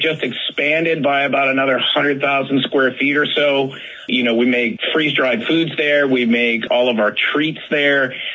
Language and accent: English; Florida, United States; moved away; Like, I grew up in Florida, and then I moved to California, so porcupines is not a thing I've ever really had experience with.